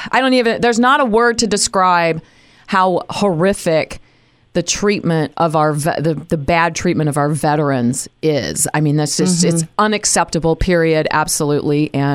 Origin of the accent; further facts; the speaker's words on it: Indianapolis, Indiana, United States; I grew up in Indianapolis